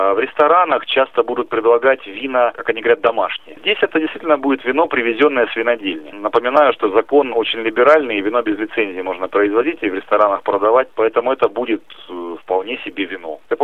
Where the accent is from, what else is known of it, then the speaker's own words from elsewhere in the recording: Russia; И нам хозяин говорит, видя, что мы из России, говорит